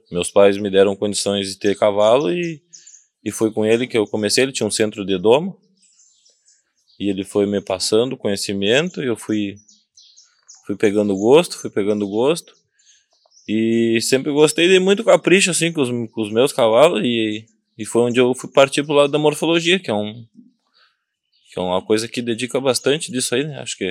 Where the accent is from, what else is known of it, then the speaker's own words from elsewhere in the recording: São Jerônimo, Rio Grande do Sul, Brazil; Eu sou natural de São Jerônimo.